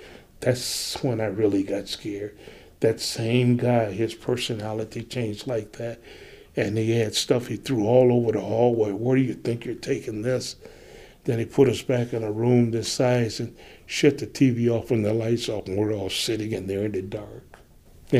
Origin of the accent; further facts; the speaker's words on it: Demopolis, Alabama, United States; I was born in Demopolis, Alabama, May 21st, 1946. Brought into the world by then what they call a midwife. And the family share crop for a guy outside of Demopolis.